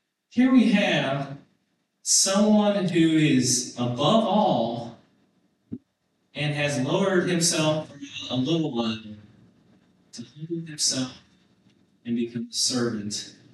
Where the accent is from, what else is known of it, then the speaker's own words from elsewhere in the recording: Kansas, United States; I grew up in Kansas. We had cows. Had horses